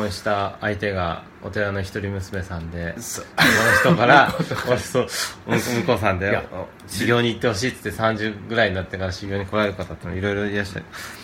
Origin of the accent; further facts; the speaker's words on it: Yokohama, Kanagawa, Japan; 私は横浜出身なんですけども